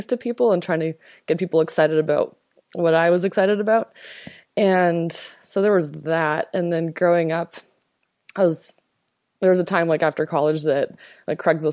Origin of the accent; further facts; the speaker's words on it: Toronto, Ontario, Canada; also born or lived in Lithuania; So my mother and I emigrated from Lithuania during the Cold War to Toronto, and that's where I grew up.